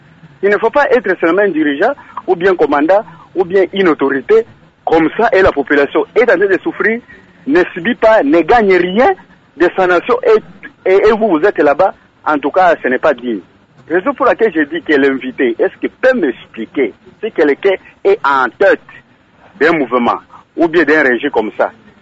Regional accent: Bandundu, Kwilu, DR Congo; même ici chez nous, à Bandounouville

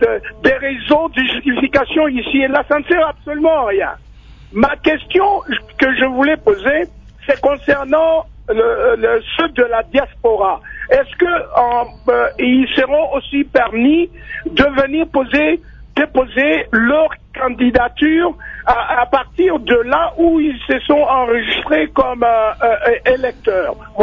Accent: DR Congo; nous, en tant que Congolais

